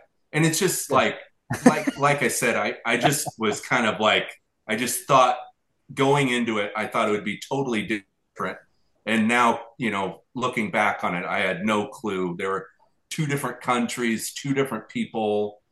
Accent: Lincoln, Nebraska, United States; you're looking live at Lincoln, Nebraska. And I'm like, that's my hometown. That's where I'm from.

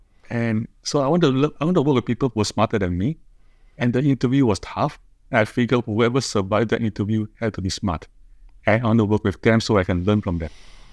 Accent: Singapore; So I grew up in Singapore, and I was a smart kid.

